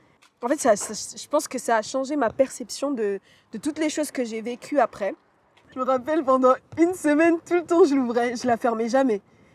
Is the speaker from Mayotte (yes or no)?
yes; Mayotte; also born or lived in La Réunion; On venait d'arriver à La Réunion avec mes parents, parce que du coup, j'ai grandi à Mayotte. Et donc, on est parti à La Réunion